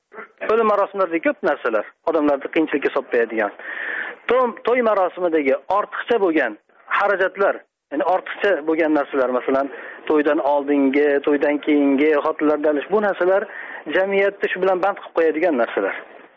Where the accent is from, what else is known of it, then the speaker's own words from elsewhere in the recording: Andijan, Andijan Region, Uzbekistan; Andijondan.